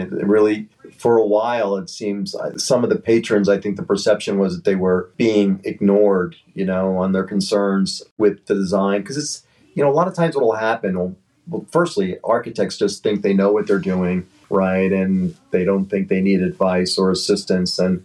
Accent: New York, United States; But I was raised in New York, and I was hit by a drunk driver in a nutshell.

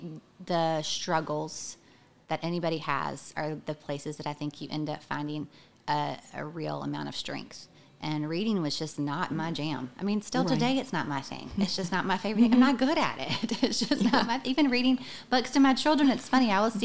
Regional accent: Baton Rouge, Louisiana, United States; I grew up in Baton Rouge.

